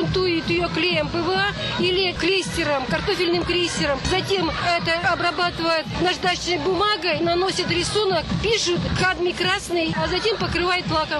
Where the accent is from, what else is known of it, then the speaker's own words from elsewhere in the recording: Vologda, Vologda Oblast, Russia; На ярмарку в город Кадников я приехала из города Вологды.